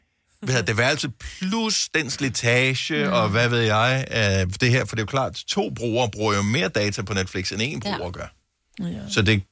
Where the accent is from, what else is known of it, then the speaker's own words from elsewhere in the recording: Region of Southern Denmark, Denmark; jeg er fra Fyn